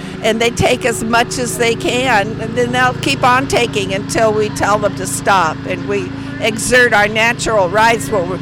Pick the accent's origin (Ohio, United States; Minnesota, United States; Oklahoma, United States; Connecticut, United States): Connecticut, United States; Farmington; I'm from Farmington, Connecticut.